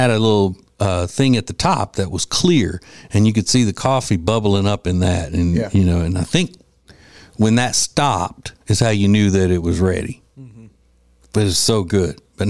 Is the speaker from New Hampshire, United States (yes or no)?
no; Louisiana, United States; I prefer community coffee. And she does too, because we're both from Louisiana, so it's a Louisiana brand coffee.